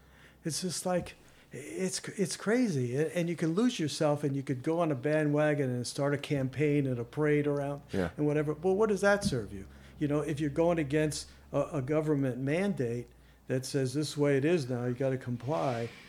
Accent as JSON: {"language": "English", "region": "New Jersey", "country": "United States", "tie": "born or raised there", "said": "You know, it's like all that stuff that we grew up with in New Jersey, you know."}